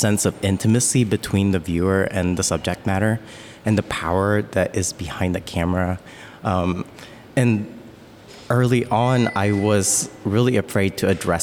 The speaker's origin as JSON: {"language": "English", "country": "Philippines", "tie": "born or raised there", "said": "especially growing up in the Philippines and Roman Catholic colonized background and imagery."}